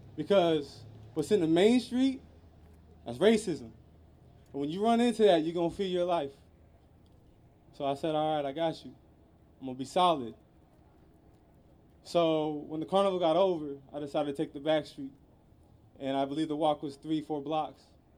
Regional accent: Pendleton, Oregon, United States; also born or lived in Portland; So I was born in Portland, Oregon. However, I was raised in Eastern Oregon.

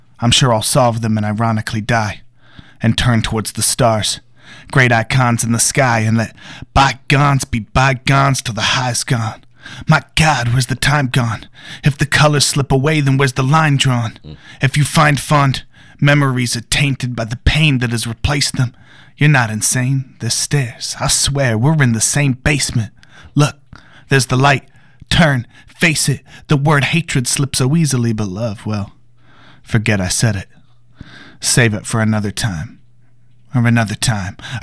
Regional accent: Minneapolis, Minnesota, United States; born there; Yeah, I was born in Minneapolis, but I didn't stay there long.

